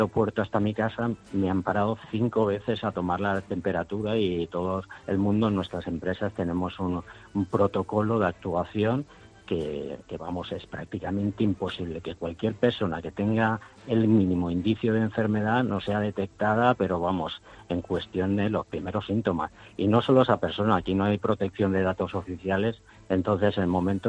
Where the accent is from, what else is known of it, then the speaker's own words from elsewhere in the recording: Valencia, Valencian Community, Spain; y yo soy valenciano